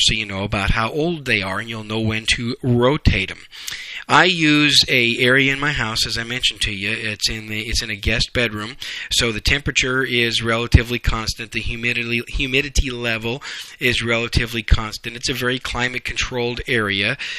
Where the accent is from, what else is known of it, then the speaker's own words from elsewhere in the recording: Wisconsin, United States; I'm from Wisconsin. Okay? I'm a Yankee cheesehead from Wisconsin. We used to have hot chocolate almost every single day on cold winter days.